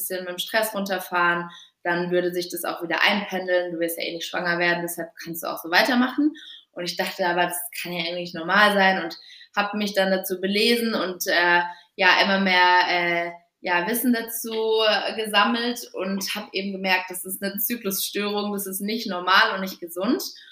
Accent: Freiburg, Baden-Württemberg, Germany; Genau, also ich komme ursprünglich aus Freiburg

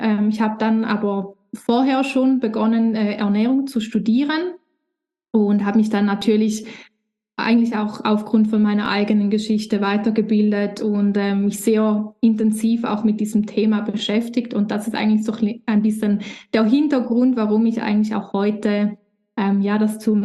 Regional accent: Switzerland; ich komme aus der Schweiz

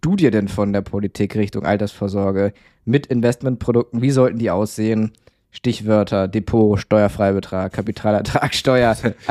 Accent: Lower Saxony, Germany; In Niedersachsen, wo ich herkomme

